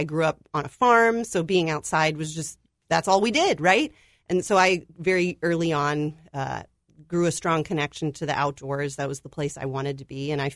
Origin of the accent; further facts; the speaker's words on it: Cincinnati, Ohio, United States; I'm a West Side kid. I grew up here in Cincinnati, not far from the river.